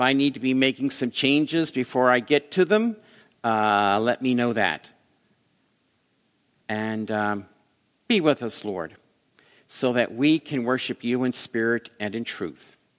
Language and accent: English; the South, United States; I'm from the South, so I can say that. Really, I am.